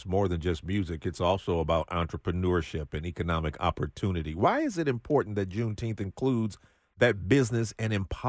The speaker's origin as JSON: {"language": "English", "town": "Detroit", "region": "Michigan", "country": "United States", "tie": "born or raised there", "said": "this is just kind of like another event added to ones when I grew up in Detroit, the different festivals they would have downtown at Hart Plaza"}